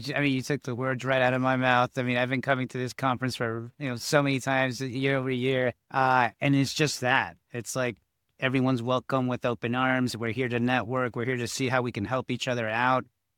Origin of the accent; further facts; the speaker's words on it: New York City, New York, United States; as a New Yorker from Midtown and Hell's Kitchen, that's where I grew up, born and raised.